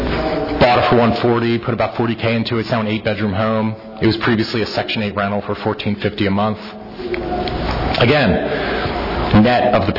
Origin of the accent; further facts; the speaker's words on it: Newtown Square, Pennsylvania, United States; I'm a Philly native myself. I grew up in Newtown Square.